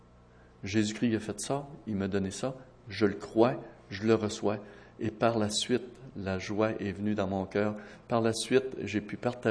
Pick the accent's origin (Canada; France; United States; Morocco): Canada; Chicoutimi, Quebec; moi, je suis originaire de Chicoutimi, du Saguenay-Lac-Saint-Jean